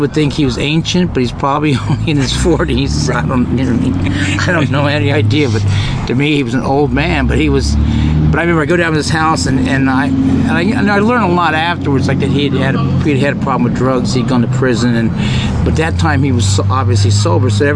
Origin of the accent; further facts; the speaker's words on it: Killeen, Texas, United States; born there; also born or lived in Copperas Cove, United States; I'm from all over, but I was originally born in Killeen, Texas. And I lived in Copper's Cove when I was until about 5 or 6.